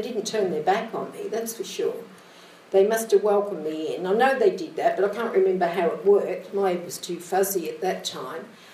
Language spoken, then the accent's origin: English; Australia; now in London, United Kingdom; I lived in Hackney, downtown Hackney. It's the only place to live in London, I tell you. It's beautiful. I got housed there when I came over through crisis, when I came from Australia.